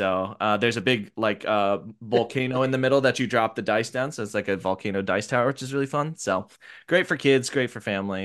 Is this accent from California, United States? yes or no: no; Cincinnati, Ohio, United States; now in Portland, United States; So I'm from the Midwest. I'm from Cincinnati. I grew up playing trick-taking games like Euchre, Hearts, etc.